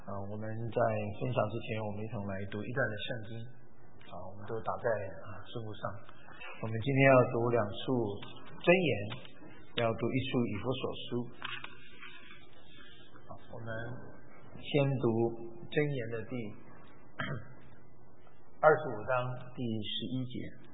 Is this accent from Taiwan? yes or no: no; China; 我们中国人也用银子也用银子。